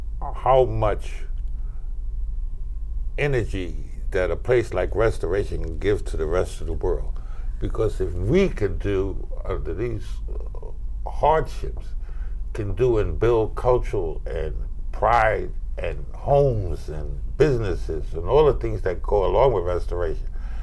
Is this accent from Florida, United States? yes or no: no; New York, United States; My brothers and sisters and things, we grew up in Harlem.